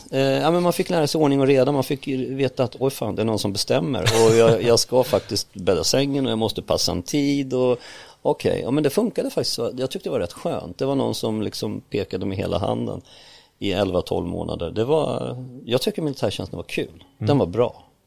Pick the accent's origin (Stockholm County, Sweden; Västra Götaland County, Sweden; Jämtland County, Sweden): Stockholm County, Sweden; Hägersten; så jag växte upp i Hägersten.